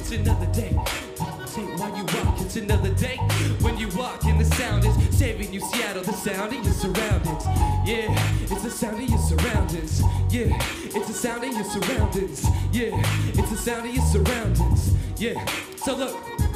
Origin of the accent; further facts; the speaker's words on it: Philippines; It's ironic because I'm Filipino.